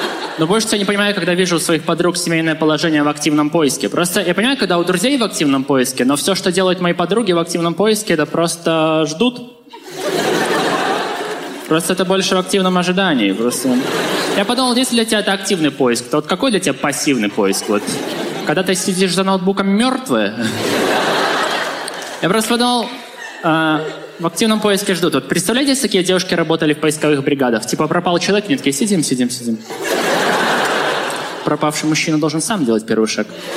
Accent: Belarus; мне 21, я из Белоруссии.

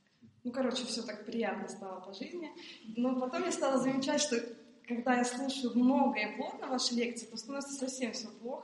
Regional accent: Krasnodar Krai, Russia; Я приехала из Краснодарского края.

